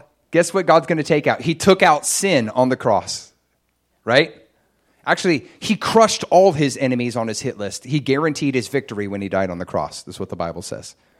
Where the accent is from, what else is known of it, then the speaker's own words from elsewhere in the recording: the South, United States; so I'm from the South, so let's say nice cold sweet tea, right?